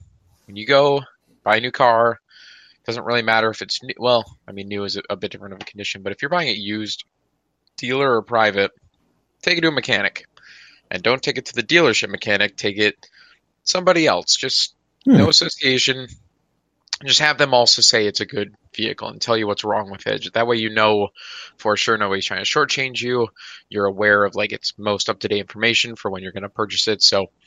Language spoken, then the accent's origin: English; Michigan, United States; moved away as an adult; now in California, United States; I grew up in Michigan there. I went to my, all primary school, was born there. And then once I graduated, I got a job out in California.